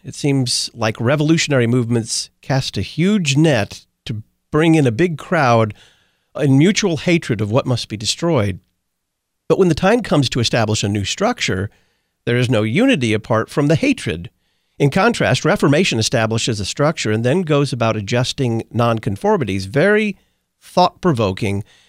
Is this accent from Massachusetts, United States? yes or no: no; Texas, United States; thank you very much for listening out in my home state of Texas.